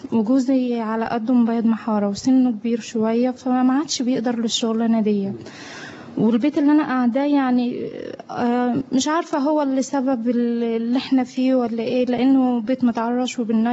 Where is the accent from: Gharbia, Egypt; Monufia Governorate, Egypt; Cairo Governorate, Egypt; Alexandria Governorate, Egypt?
Gharbia, Egypt; Tanta; احنا من طنطا ارياف يعني